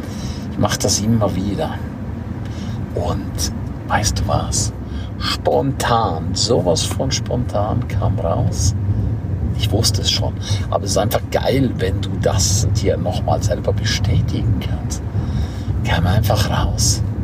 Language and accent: German; Graubünden, Switzerland; first language Romansh; German is a second language; ich hätte jetzt eigentlich rätoromanisch reden können, ja. Meine Muttersprache